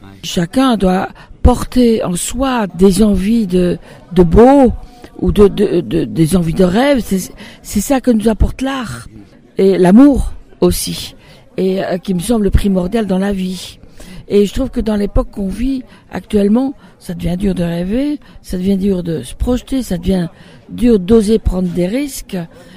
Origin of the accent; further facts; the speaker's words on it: Belgium; Moi, j'en ai connu plein, comme je suis belge.